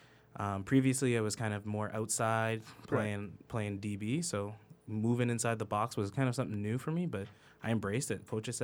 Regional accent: Cambridge, Ontario, Canada; So I'd say I'm from Cambridge. So yeah, I'm proud to rep it.

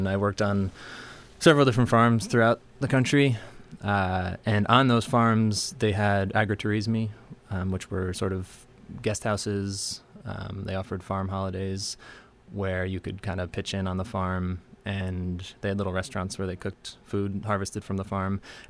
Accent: New York, United States; I grew up in New York State

